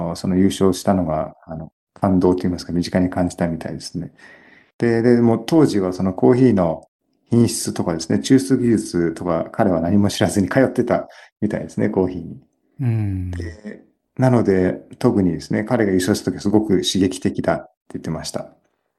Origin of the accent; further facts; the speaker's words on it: El Salvador; Japanese is a second language; moved away as an adult; also born or lived in Melbourne, Australia; 以前はですね、故郷のエルサバドルで、現地の先生、英語と科学の先生を、3年やってました。